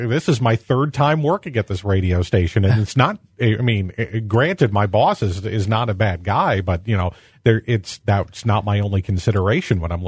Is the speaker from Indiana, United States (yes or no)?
no; Kewaunee, Wisconsin, United States; because I know there was a one day representing the firm you spent in my hometown in Kewaunee, substituting for the city attorney there.